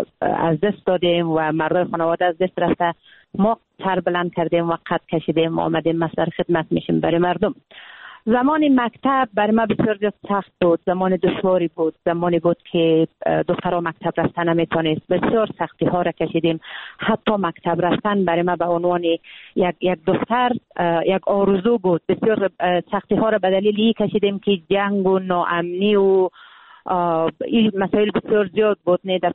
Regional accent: Afghanistan; ما در جنگ تولد شدیم، در جنگ بزرگ شدیم و اکنون به خاطر رسیدن به صلح ما تلاش میکنیم

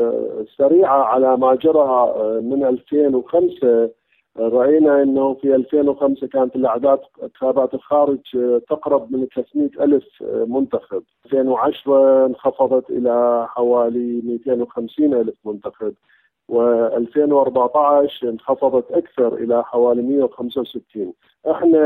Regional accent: Iraq; now in United States; نحن عراقيين وسنبقى عراقيين للأبد.

